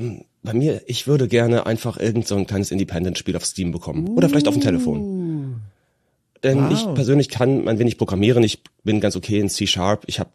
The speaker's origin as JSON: {"language": "German", "region": "Rhineland-Palatinate", "country": "Germany", "said": "Nee, ich bin Westerwälder."}